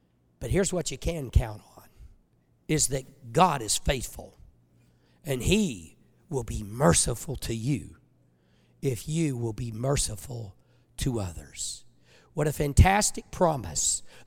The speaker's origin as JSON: {"language": "English", "country": "United States", "said": "I'm an American. I'm a patriot. I have been all my life."}